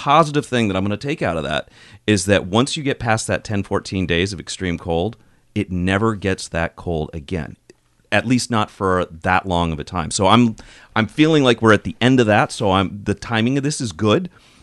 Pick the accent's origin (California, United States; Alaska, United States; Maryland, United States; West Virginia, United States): California, United States; born there; I was born in Southern California. I live for the sun.